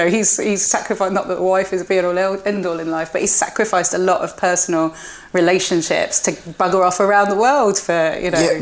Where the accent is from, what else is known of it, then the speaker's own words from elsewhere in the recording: Spain; I grew up in Spain and I spend half the year, if I can, in Spain.